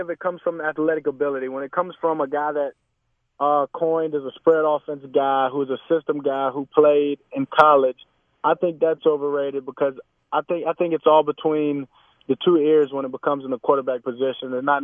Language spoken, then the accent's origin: English; Haughton, Louisiana, United States; just the small-town guy that's from Houghton, Louisiana.